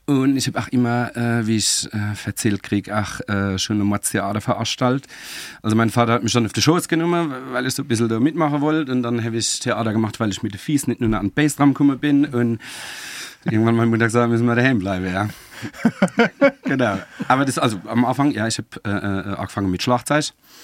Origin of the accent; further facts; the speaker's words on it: Leimersheim, Rhineland-Palatinate, Germany; also born or lived in Speyer; Und dann bin ich born and raised, wie der Franzose sagt, in Lämersche, Leimersheim zu Hochdeutsch.